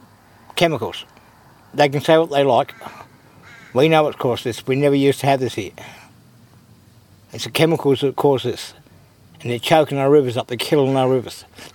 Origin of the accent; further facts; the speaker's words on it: Tasmania, Australia; And I come from Tasmania, and I was never a Green voter.